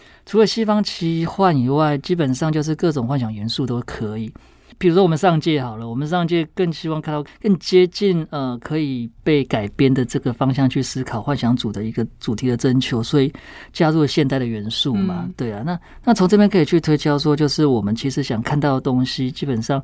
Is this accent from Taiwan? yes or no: yes; Taichung, Taiwan; 我也是台中人